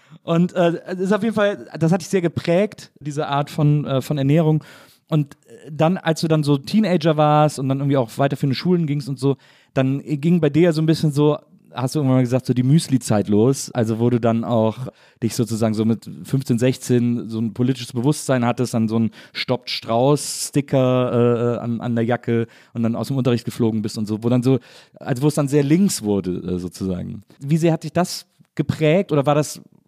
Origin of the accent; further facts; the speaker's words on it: Wesseling, North Rhine-Westphalia, Germany; Zwischen Köln und Bonn. In einem kleinen Städtchen namens Wesseling.